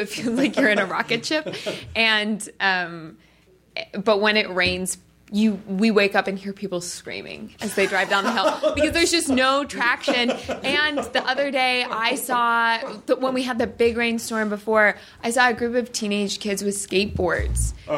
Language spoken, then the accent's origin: English; Colorado, United States; I'm from Colorado, so I know what you mean. But Colorado, even the winter there is so benign.